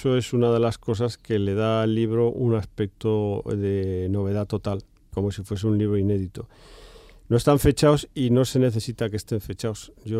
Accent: Barbastro, Aragon, Spain; en mi pueblo, en Barbastro, yo viví los 18 primeros años de mi vida y allí se forjó todo, mi identidad, mis emociones

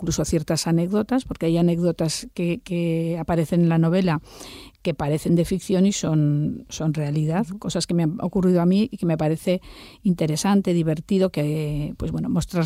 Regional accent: Alcañiz, Aragon, Spain; Yo siempre saco, también nombro Alcañiz, que es mi ciudad natal, mi querido Alcañiz.

